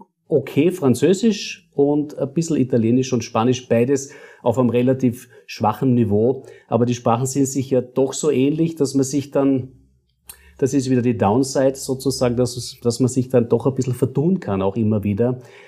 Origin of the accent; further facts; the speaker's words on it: Carinthia, Austria; moved away; also born or lived in United States; ich komme aus Kärnten, bin aber schon lange aus Kärnten weg, habe einige Jahre in der Hotellerie in Amerika verbracht.